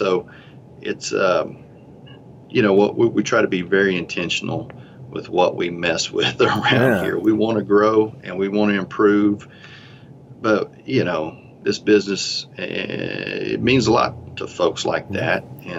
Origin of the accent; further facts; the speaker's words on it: Elgin, Texas, United States; now in Bastrop, United States; I actually live in Bastrop, and I grew up in Elgin, of course, lived in Elgin my whole life